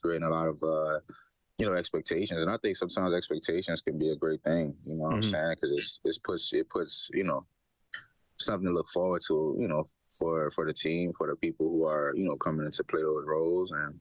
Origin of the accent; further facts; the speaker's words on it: Louisiana, United States; I'm from Louisiana, so we eat, breathe, sleep football.